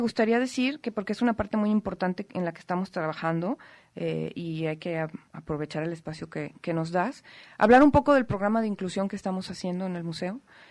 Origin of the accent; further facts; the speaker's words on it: Guadalajara, Jalisco, Mexico; nosotros como jaliscienses, como tapatíos, vayamos más seguido, ¿no?, al museo.